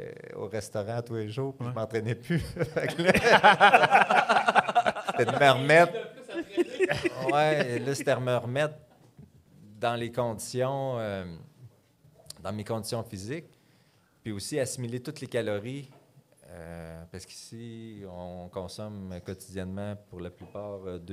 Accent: Quebec, Canada; Ben, on vient de l'Abitibi, tu sais.

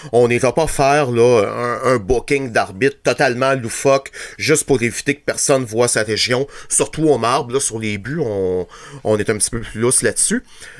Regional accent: Quebec, Canada; Mais quand on vient du Québec, de par la langue, on est facilement sur le spot.

